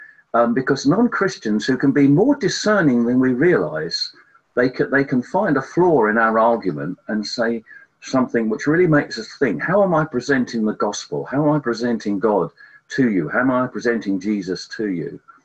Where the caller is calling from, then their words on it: Tunbridge, South East England, United Kingdom; we live near Knole Park. I'm speaking from Tunbridge in Kent, a lovely part of the world.